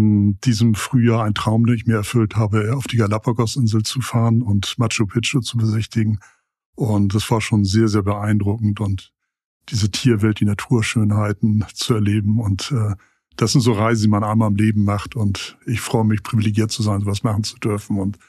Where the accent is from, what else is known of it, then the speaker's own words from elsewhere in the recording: Hamburg, Germany; born there; ich bin überzeugter Hanseat, gebürtiger Hamburger